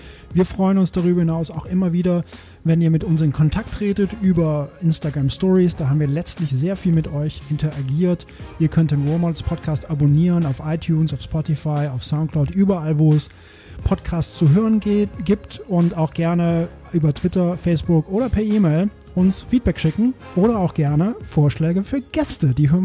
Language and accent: German; Belgium; Ich komme ja aus Belgien, da kennen wir ja auch Bier